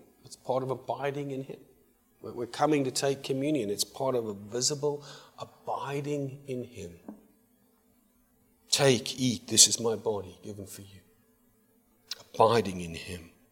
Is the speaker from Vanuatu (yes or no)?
no; South Africa; also born or lived in United States; now in United Kingdom; I grew up in South Africa. I live in England. I've lived in Europe. I've lived in the States, but mainly in the southern, warmer states. My parents live in England